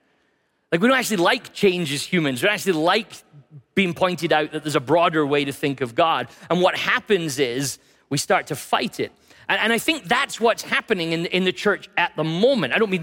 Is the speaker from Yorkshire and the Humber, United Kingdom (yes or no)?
no; Scotland, United Kingdom; I'm Scottish, right? It's about as gentle as we get.